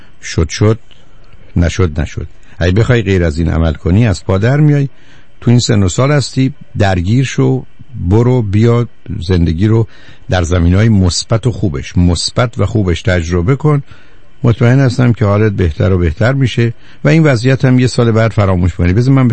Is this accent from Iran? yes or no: yes; Iran; now in United States; ما ایرانی هستیم که هستیم.